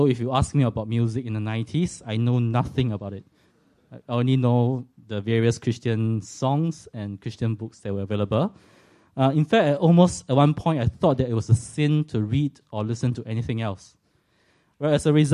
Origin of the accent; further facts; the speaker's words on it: Singapore; moved away as an adult; now in Australia; I'm from Singapore, as some of you can tell from my accent, so I'm not Australian. Just came to Australia from Singapore about 3 months ago.